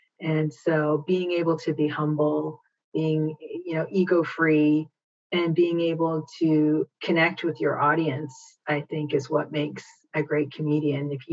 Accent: Canada; also born or lived in Guyana; A lot of my comedy focuses on my Indo-Caribbean heritage. I was born in Guyana, South America, and I was raised in Canada in the 70s

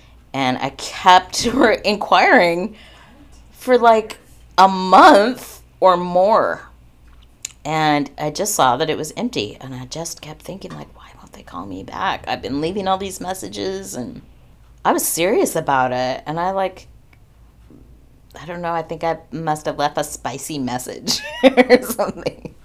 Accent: Ashland, Oregon, United States; So I grew up in Ashland. I rarely came to Medford. And we had, you know, a rivalry, Ashland-Medford rivalry.

